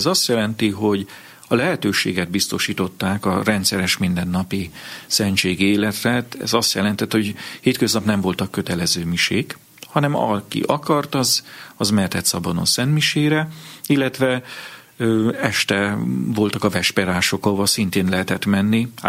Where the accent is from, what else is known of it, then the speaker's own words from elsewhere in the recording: Vas, Hungary; nagyon kötődtem a szüleimhez, a szülőföldemhez, és tudtam, hogy hát az egy bentlakásos gimnázium van itt a környéken, Kőszegen, Szombathelyen, ahol bejáró lehetnék.